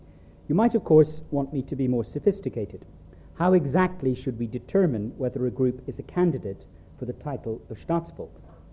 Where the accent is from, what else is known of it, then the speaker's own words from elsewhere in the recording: Ireland; One of the remarkable features of going to Canada is to discover as an Irishman that you get called British over there.